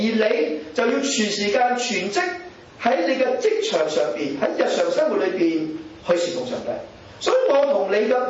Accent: Malaysia; 你知我喺馬來西亞出世長大，呢三個字點讀啊？

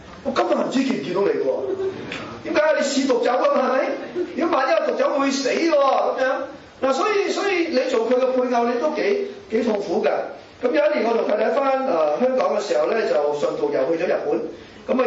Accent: Malaysia; 你知我喺馬來西亞出世長大，呢三個字點讀啊？

